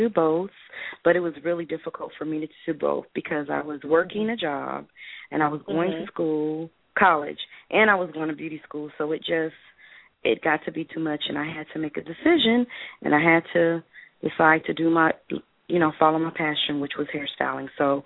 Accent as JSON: {"language": "English", "region": "California", "country": "United States", "said": "I attended Cal State University, Long Beach. I'm from California."}